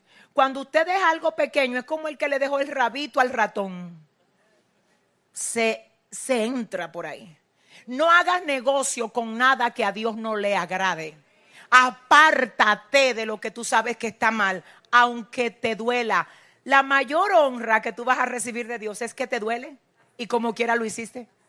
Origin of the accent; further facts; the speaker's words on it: San Francisco de Macorís, Duarte, Dominican Republic; Yo recuerdo que en mi pueblo, San Francisco de Macorís, un pueblo de aquí de República Dominicana donde yo nací